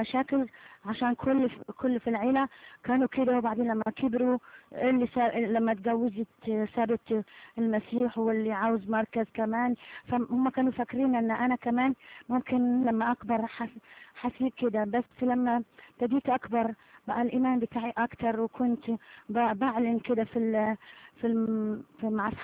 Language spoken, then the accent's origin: Arabic; Algiers, Algiers Province, Algeria; ولدت في الجزائر العاصمة وكبرت وعشت هناك كتير، ومن عيلة طبعا مسلمة.